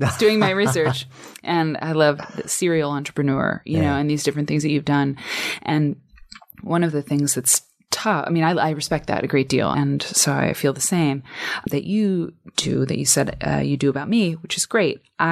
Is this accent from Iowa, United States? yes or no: yes; Iowa, United States; I'm from Iowa, and I think it's so sad